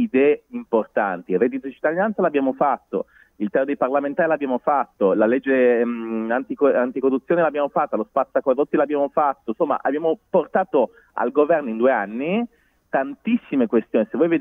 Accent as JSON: {"language": "Italian", "region": "Liguria", "country": "Italy", "said": "Glielo dico da ligure, io sono ligure."}